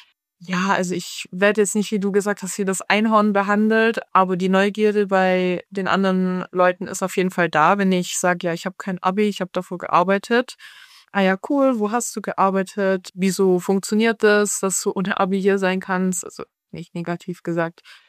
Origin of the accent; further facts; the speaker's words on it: Baden-Württemberg, Germany; Ich komme ja eigentlich aus dem Süden von Deutschland, aus dem wunderschönen Baden-Württemberg.